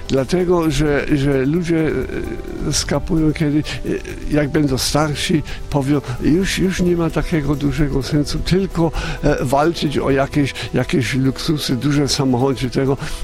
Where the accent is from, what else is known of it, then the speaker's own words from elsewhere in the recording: Bavaria, Germany; No ja jestem z Bawarii, to ludzie w góry wyjeżdżają czy tego.